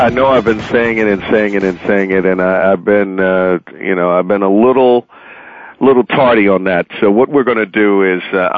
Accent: Phoenix, Arizona, United States; And then you add, you know, my hometown of Phoenix in there with Vegas and everybody

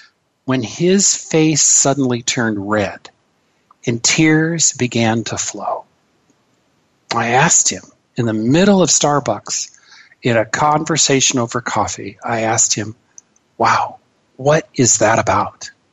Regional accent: Seattle, Washington, United States; growing up in Seattle and around Lake Washington in the 70s, I personally had the pleasure of reading about and watching the amazing growth of Microsoft corporations.

